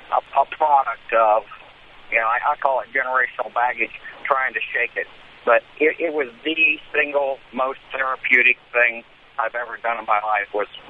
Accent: Columbus, Ohio, United States; now in Winsboro, United States; I was born and raised in Columbus, Ohio, and I'm a good-for-nothing nut Buckeye, too.

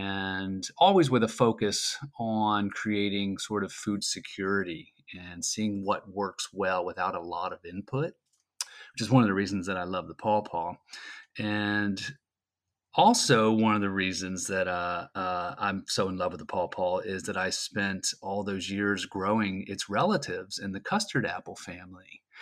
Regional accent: Frederick, Maryland, United States; I'm from Frederick, Maryland, and I'm living here just north of downtown.

